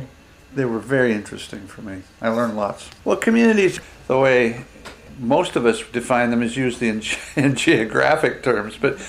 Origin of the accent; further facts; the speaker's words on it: London, Ontario, Canada; I grew up in London, Ontario.